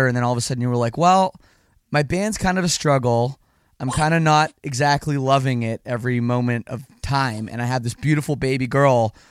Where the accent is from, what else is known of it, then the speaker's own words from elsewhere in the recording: Canada; Well, see, that's the thing about Canadians is I'm Canadian.